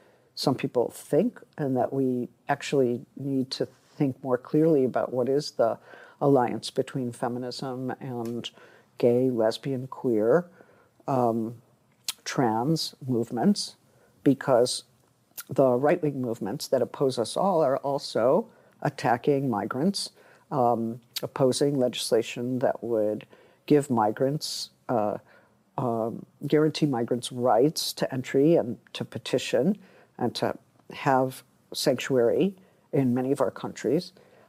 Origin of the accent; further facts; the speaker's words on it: United Kingdom; well, I am on the other side. I'm British and I'm on the other side.